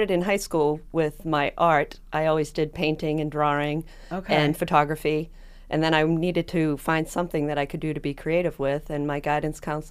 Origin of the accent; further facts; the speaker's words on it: Boston, Massachusetts, United States; now in Plymouth, United States; No, I grew up in Boston, the Rosendale section of Boston.